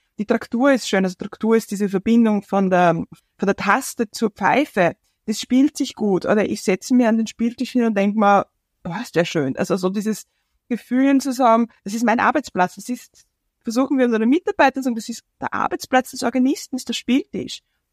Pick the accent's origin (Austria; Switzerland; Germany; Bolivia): Switzerland; als Schweizer Orgelbauer